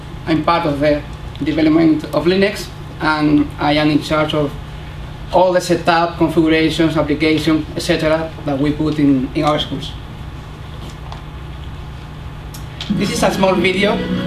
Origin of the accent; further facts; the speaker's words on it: Spain; accent: Spanish; English is a second language; my English with my terrible Spanish accent may be hard for you to understand